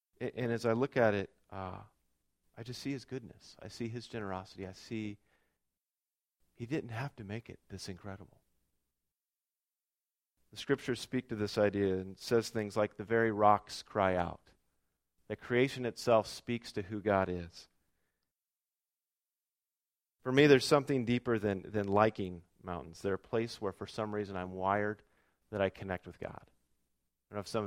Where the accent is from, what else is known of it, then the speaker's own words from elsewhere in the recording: Salem, Oregon, United States; I grew up in the West Hills of Salem. And from our house, every morning you could look out the windows and see, well, when it wasn't foggy and cloudy, you could look out and see the Cascades lined up.